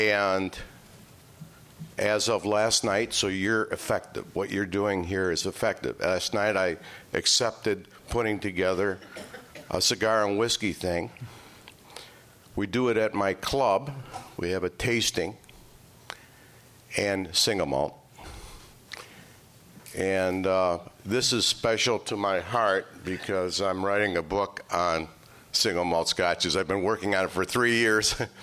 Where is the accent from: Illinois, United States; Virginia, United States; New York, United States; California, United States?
Illinois, United States; Chicago; By the way, originally from Chicago area.